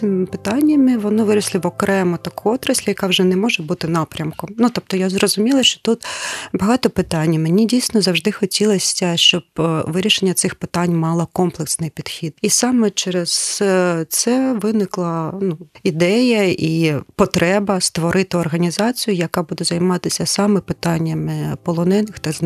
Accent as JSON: {"language": "Ukrainian", "town": "Luhansk", "region": "Luhansk Oblast", "country": "Ukraine", "lives_now": "Kyiv, Ukraine", "said": "реєстрація луганська, і я її залишаю. Я хочу проходити через всі ці незручності якось, як всі луганчани."}